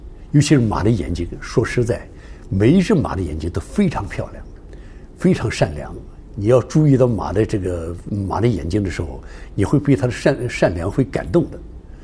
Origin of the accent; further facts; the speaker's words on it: Yili, Xinjiang, China; now in Melbourne, Australia; 一直到我移民来到了墨尔本，可以说是也是个得天独厚的画马的一个好环境。伊犁是我可以经常跟他们说，我伊犁是马的一个王国